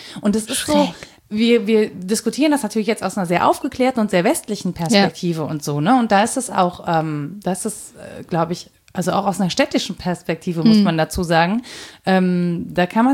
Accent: Rhineland-Palatinate, Germany; ich bin ja im Hunsrück so ein bisschen groß geworden auch.

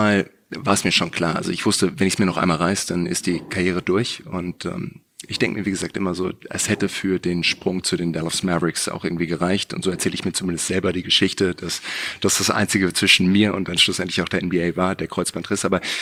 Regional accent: Heidelberg, Baden-Württemberg, Germany; Ich bin in Heidelberg groß geworden

